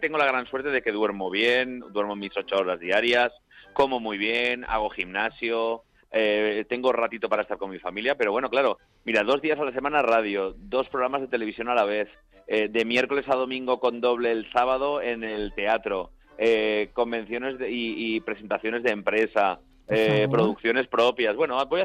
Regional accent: Benicàssim, Valencian Community, Spain; sobre todo en mi playa de Benicàssim, de mi tierra

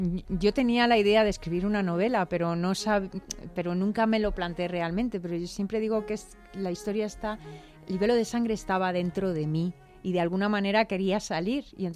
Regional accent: Madrid, Community of Madrid, Spain; he querido hacer un homenaje a mi ciudad, porque yo soy madrileña de alma y corazón, entonces adoro Madrid

